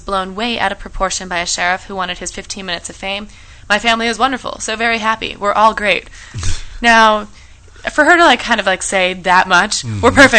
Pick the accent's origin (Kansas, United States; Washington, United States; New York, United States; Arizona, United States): New York, United States; Like, we grew up together in New York, and we had the same agent.